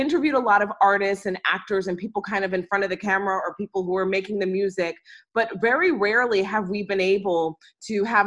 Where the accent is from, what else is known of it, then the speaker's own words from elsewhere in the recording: DC metropolitan area, United States; We have amazing, amazing talent and music coming out of the DMV. I grew up in this area.